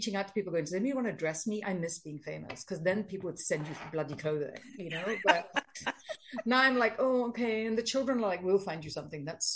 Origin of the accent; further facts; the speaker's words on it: United Kingdom; And I didn't send this email because I'm British.